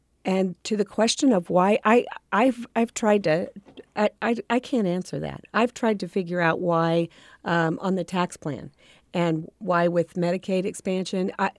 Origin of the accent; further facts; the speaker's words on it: Beloit, Kansas, United States; from Beloit, Kansas. I'm in the state legislature.